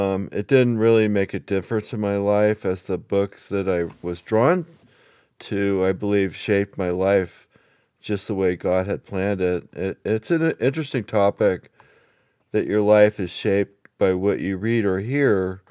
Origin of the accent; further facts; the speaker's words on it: California, United States; And I grew up in Marin County, and I live in Santa Cruz County now.